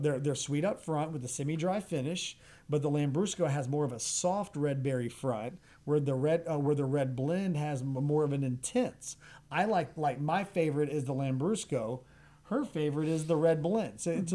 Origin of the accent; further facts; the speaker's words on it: The Woodlands, Texas, United States; I'm born and bred Texas. Like if you ask me where I'm from, I'm not from the U.S. I'm from Texas. I was born and raised in the Woodlands